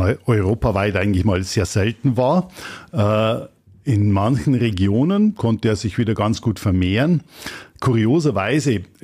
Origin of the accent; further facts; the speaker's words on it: Amberg, Bavaria, Germany; also ich stamme ja aus Amberg und südlich von Amberg ist der große Hirschwald.